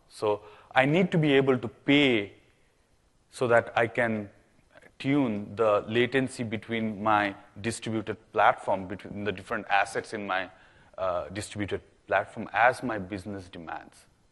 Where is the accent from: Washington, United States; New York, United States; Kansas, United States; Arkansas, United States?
Washington, United States; Seattle; I am from Seattle, so Seattle was at the center of gold rush, right?